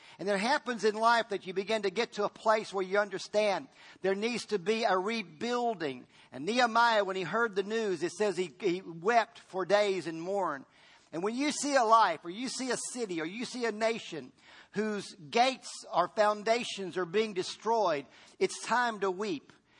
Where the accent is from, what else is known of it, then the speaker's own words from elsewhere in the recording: Virginia, United States; I grew up in Virginia, so I do have a country flair to me, all right? There's a little bit of countryness that I enjoy.